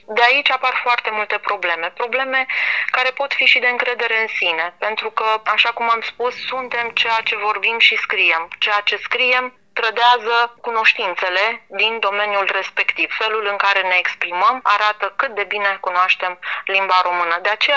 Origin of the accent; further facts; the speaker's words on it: Romania; Noi suntem români și ar trebui să știm să vorbim și să scriem corect românește